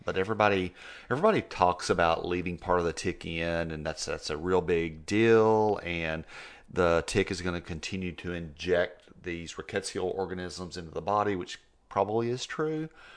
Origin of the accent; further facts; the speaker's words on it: Texas, United States; I mean, I'm from Texas.